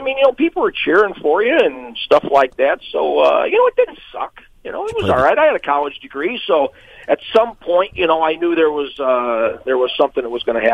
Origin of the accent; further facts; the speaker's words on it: Peoria, Illinois, United States; Well, I'm Peoria, Illinois is my hometown, the cultural mecca of Illinois.